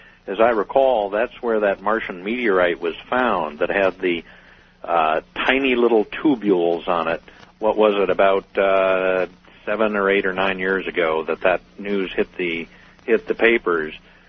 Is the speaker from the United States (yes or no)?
yes; New England, United States; I'm still shivering, and I'm from New England